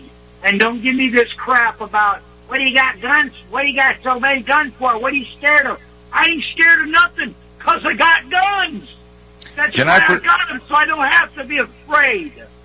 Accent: Massachusetts, United States; I grew up on Westford Avenue. On one end of Westford Avenue was Springfield College. On the other end of Westford Avenue was AIT College. That's where I grew up. Not a very white boy-friendly neighborhood.

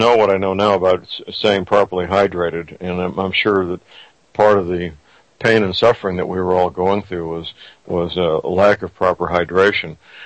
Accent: St. Louis, Missouri, United States; living and practicing in my hometown, St. Louis, Missouri.

